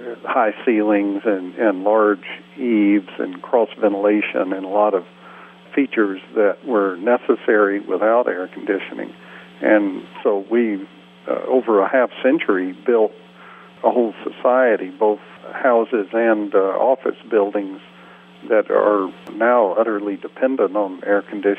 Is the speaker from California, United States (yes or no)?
no; Georgia, United States; Yeah, I grew up in Georgia in the late 50s and in the 60s when I was a kid.